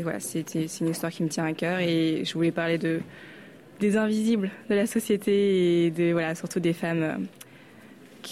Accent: Angers, Pays de la Loire, France; j'ai 27 ans, je viens d'Angers, je ne sais pas si vous connaissez

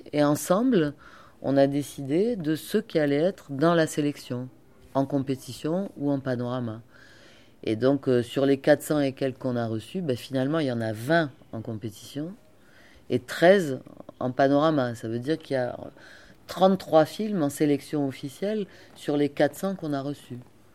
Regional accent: Algeria; born there; je suis née en Algérie. C'était plus les films israéliens, parce que je suis juive d'Algérie.

